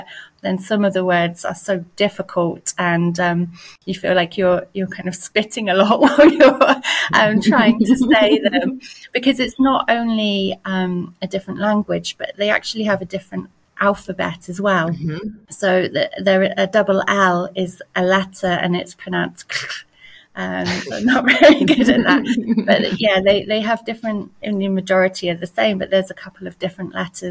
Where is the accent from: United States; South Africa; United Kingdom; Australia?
United Kingdom; South West England; is just south of Bristol. We are known for speaking like a farmer and drinking cider.